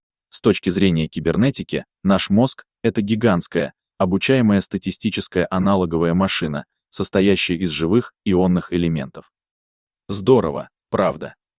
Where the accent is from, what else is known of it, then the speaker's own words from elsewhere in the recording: Novomoskovsk, Tula Oblast, Russia; находится она в моем родном городе Новомосковске. В городе химиков, строителей и шахтеров